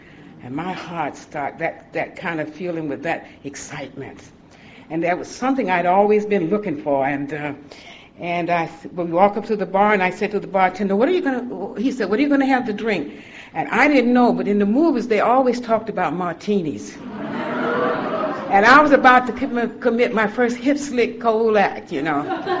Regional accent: Georgia, United States; when I grew up in Georgia, it was a dry state

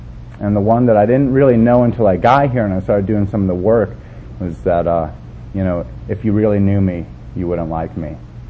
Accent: Brooklyn, New York, United States; born there; I was born in Brooklyn, and I'll prove it.

